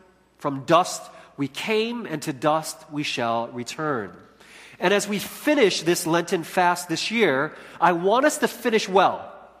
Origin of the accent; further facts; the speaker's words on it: Chicago, Illinois, United States; You know, when I was growing up in Chicago, the culture of our churches throughout the city, at least amongst the Korean community, was to have annual volleyball tournaments.